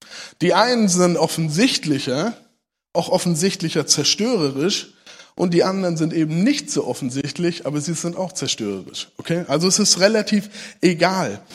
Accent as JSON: {"language": "German", "region": "Hesse", "country": "Germany", "tie": "born or raised there", "said": "ich bin aufgewachsen in der Kultur, da wird Apfelwein gebraut, so in Hessen, das ist normal, das gehört dazu"}